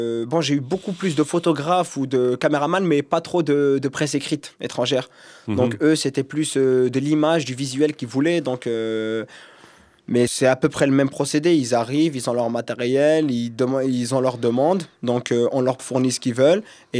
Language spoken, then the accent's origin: French; Montfermeil, Île-de-France, France; now in Clichy-sous-Bois, France; J'habite à Clichy-sous-Bois et je suis originaire de Montfermeil.